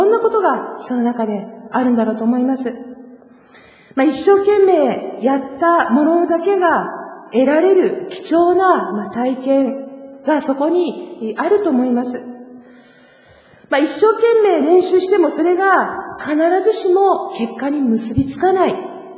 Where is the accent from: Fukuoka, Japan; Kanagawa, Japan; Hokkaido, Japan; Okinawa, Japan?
Kanagawa, Japan; 私の出身の神奈川は、地元、